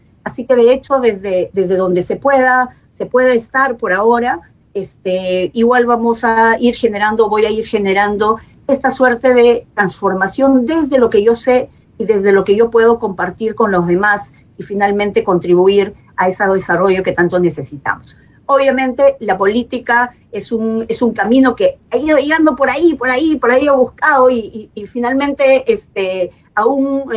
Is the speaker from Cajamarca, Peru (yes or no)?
no; Luya, Amazonas, Peru; also born or lived in Chachapoyas; Amazonas es mi tierra. Yo he nacido en Luya, he vivido muchos años en Chachapoyas y siempre va a haber un apego especial por mi origen